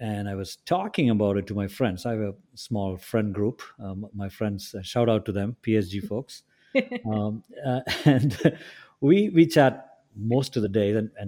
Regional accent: South India, India; moved away as an adult; now in United States; I've been in this country a good, 30 years now, something like that. And I grew up in India, southern part of India, a setting which you all know very well, middle-class setting. And I came here in 1991, 90, something like that.

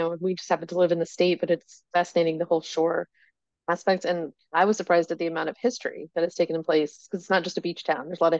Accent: Indiana, United States; now in Maryland, United States; I'm from Indiana, so they're a little weird out there

